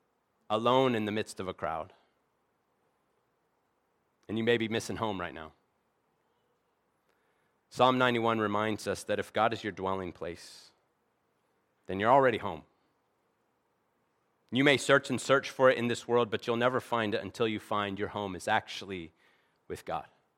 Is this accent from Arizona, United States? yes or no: yes; Arizona, United States; now in Pennsylvania, United States; You know, I'm from Arizona. That's home. I'd actually probably say now Pennsylvania is more my home. I've lived here more years than I lived in Arizona.